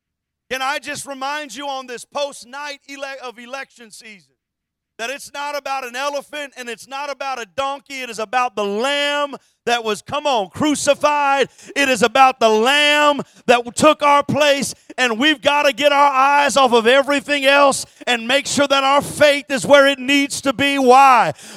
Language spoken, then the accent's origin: English; Windcrest, Texas, United States; I remember growing up in Windcrest, and my grandmother on my mom's side lived with us for a while